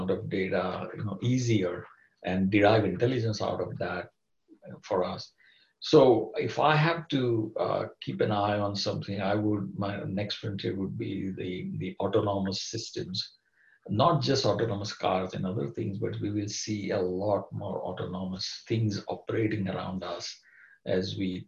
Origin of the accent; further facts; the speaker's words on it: India; moved away; Although I grew up in India, but most of the life I've spent outside India.